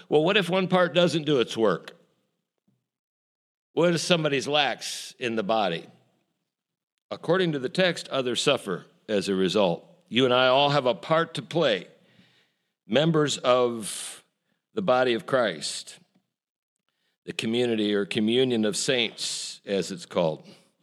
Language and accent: English; United States; I'd say, Estados Unidos. I'm from the United States.